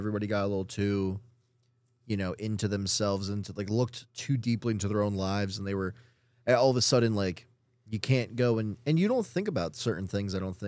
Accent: Norristown, Pennsylvania, United States; growing up in Norristown is not obviously Philadelphia.

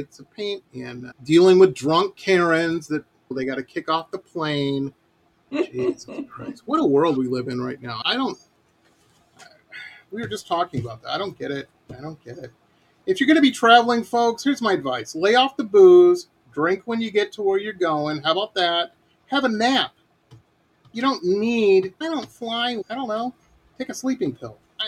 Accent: Detroit, Michigan, United States; my hometown is Detroit.

